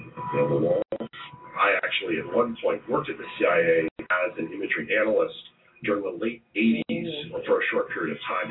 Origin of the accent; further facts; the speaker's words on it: Texas, United States; also born or lived in Louisiana / Vermont; I was born in Louisiana, and I grew up in Texas and Vermont.